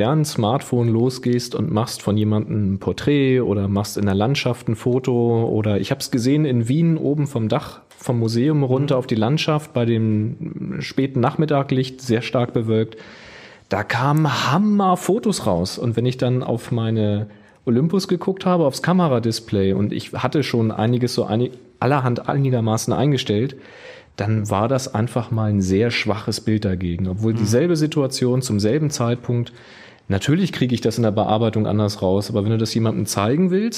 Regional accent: Lüdenscheid, North Rhine-Westphalia, Germany; aus Lüdenscheid.

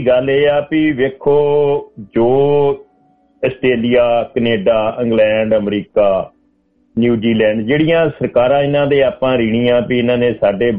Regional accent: Punjab, India; moved away as an adult; ਮੈਂ ਪੰਜਾਬ ਤੋਂ ਬਿਲੋਂਗ ਕਰਦਾ ਜੀ, ਡਿਸਟ੍ਰਿਕਟ ਸ੍ਰੀ ਫਤਿਹਗੜ੍ਹ ਸਾਹਿਬ।

